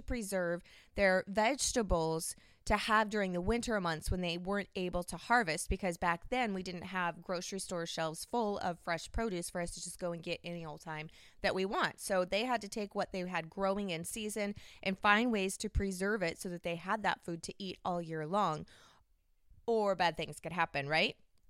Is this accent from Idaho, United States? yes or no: no; Washington, United States; Y'all from down in the South, where my family hails from, even though I'm from Washington State, which is why you'll catch that y'all coming into my dialect every now and then.